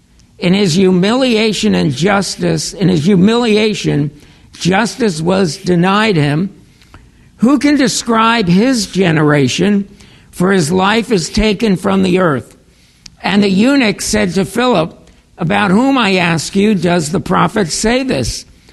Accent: Tappan, New York, United States; I grew up in Tappan, New York, which is not part of New York City, about 15 miles from West Point.

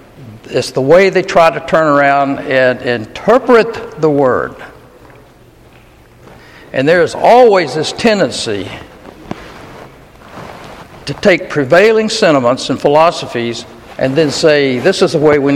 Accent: the South, United States; I was raised in the South in the 1940s, 50s, and 60s

